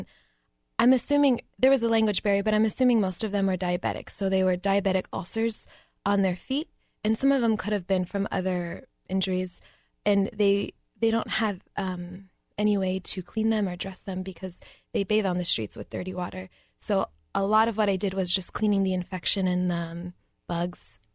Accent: Lancaster, Ohio, United States; I grew up in Lancaster, Ohio. I went to elementary school at St. Mary's and then high school at William V. Fisher Catholic.

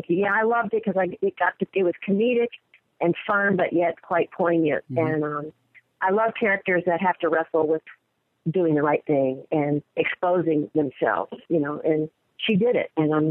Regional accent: Florida, United States; And I'm from Florida, so that's not quite as deep south as Miss Deep South was

